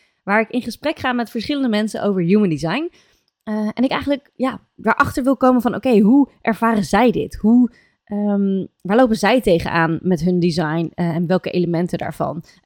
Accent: Netherlands; omdat we over het algemeen als Nederlanders niet super gewend zijn, denk ik, in onze samenleving om over onze gevoelens te praten.

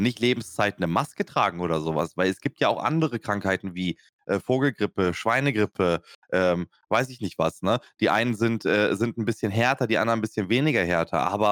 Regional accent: Lower Saxony, Germany; ich komme ja aus Niedersachsen

